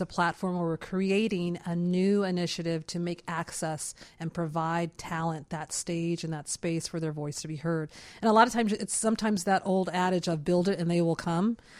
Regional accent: Detroit, Michigan, United States; because I'm from Second City, Detroit, but not coming from Chicago, I didn't know about these invisible lines that sometimes we have in neighborhoods.

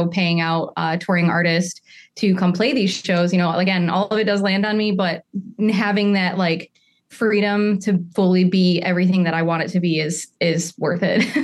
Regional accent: Michigan, United States; So growing up in Michigan, I was playing, you know, four shows a week

